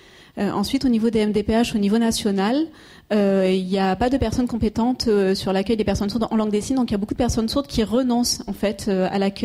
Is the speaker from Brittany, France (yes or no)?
no; Bordeaux, Nouvelle-Aquitaine, France; Je viens de Bordeaux.